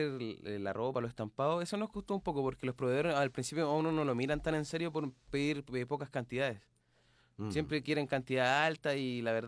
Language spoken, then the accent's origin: Spanish; Lo Prado, Santiago Metropolitan, Chile; Nosotros somos de Loprado.